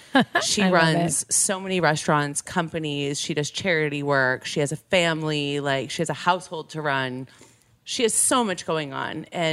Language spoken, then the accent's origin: English; Michigan, United States; I grew up in Michigan. Like we didn't have a lot of money.